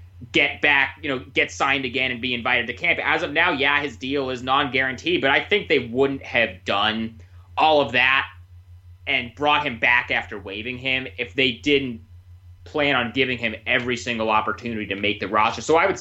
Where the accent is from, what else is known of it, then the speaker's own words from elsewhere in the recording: Portland, Oregon, United States; I'm from Portland, and so I still kind of pay attention to the Blazers a lot.